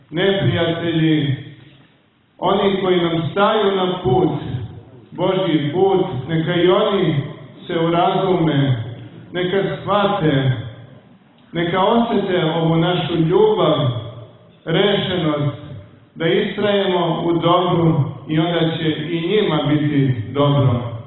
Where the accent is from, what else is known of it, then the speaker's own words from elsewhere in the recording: Kosovo; Mi koji dolazimo sa Kosova i Metohije dobro znamo